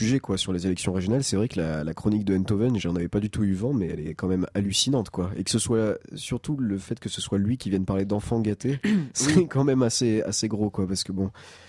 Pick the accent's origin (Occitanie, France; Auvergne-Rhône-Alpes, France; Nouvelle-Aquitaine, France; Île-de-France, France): Occitanie, France; Nîmes; Et donc plus précisément, je viens de la préfecture du Gard qui est Nîmes